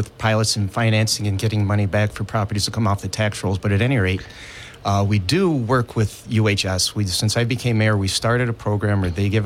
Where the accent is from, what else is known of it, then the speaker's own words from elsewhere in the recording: Johnson City, United States; when I grew up in Johnson City, it was vibrant. All the shops were open.